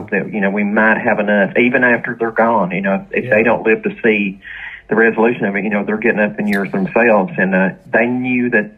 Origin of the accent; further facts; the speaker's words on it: Tennessee, United States; my wife's from Kentucky and I'm from Tennessee, so we're comfortable in both places.